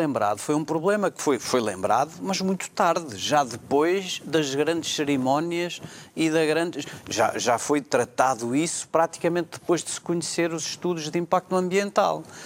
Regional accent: Porto, Norte, Portugal; now in Lisbon, Portugal; Eu sou do Porto

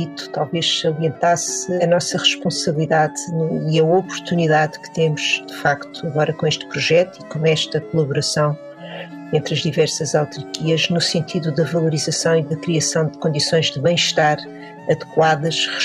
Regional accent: Portugal; para todos nós que vivemos em Portugal, que somos portugueses

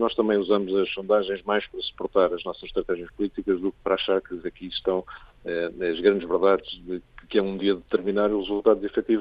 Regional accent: Portugal; Cada um de nós, enquanto português, é capaz de fazer bastante mais

